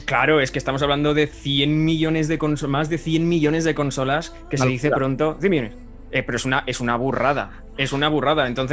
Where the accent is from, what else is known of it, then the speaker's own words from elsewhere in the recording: Lleida, Catalonia, Spain; yo soy de Lleida y aquí la niebla, amigos, la niebla, madre mía, la niebla, no ves a un palmo en invierno.